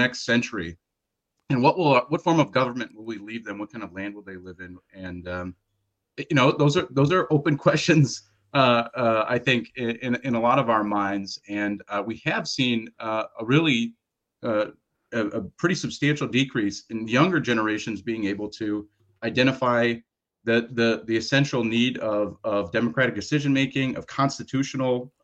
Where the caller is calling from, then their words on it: Madison, Wisconsin, United States; I'm calling in from the Madison area.